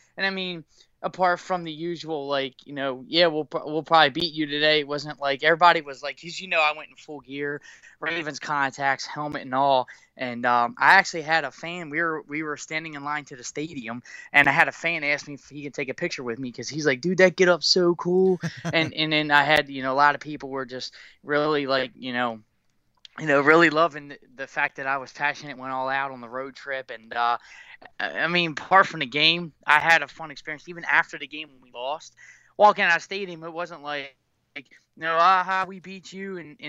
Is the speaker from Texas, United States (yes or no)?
no; Baltimore, Maryland, United States; we're from Baltimore.